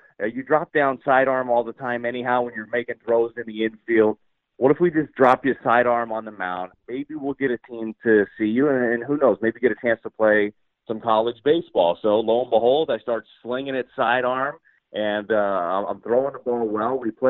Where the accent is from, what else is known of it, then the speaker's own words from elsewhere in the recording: Las Vegas, Nevada, United States; the Cardinals growing up in Las Vegas